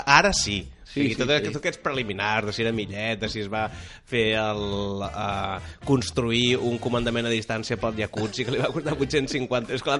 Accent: Mataró, Catalonia, Spain; accent: Mataró; Jo tinc un accent molt més de Mataró del que estic fent aquí, però estic intentant fer accent de Barcelona d'una manera molt forçada.

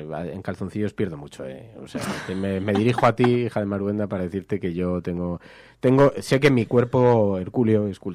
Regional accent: Spain; ya estamos acostumbrados, ya somos españoles, ¿eh?

